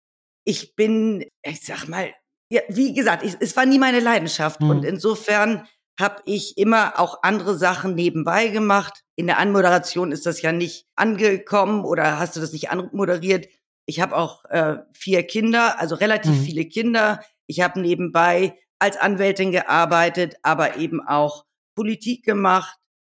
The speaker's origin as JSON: {"language": "German", "region": "Hamburg", "country": "Germany", "tie": "born or raised there", "said": "Also ich bin eigentlich Hamburgerin, dort geboren, aufgewachsen und habe mein ganzes Leben in Hamburg verbracht. Und seit 2017 bin ich auch in Brandenburg."}